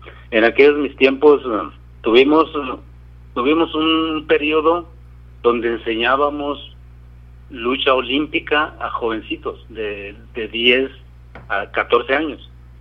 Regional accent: Nogales, Sonora, Mexico; es mi tierra natal, Nogales, Sonora. Aunque no nací ahí, pero ahí me crié, ahí llegué como a los 5 o 6 años, más o menos.

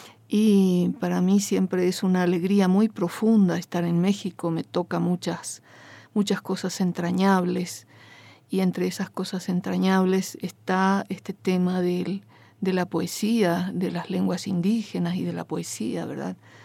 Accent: Paraguay; first language Guarani; Spanish is a second language; paraguaya, campesina. Crecí con mis abuelitos, que eran dos modestísimos agricultores de la campiña paraguaya, donde todo transcurría en guaraní. Mi lengua materna es el guaraní.

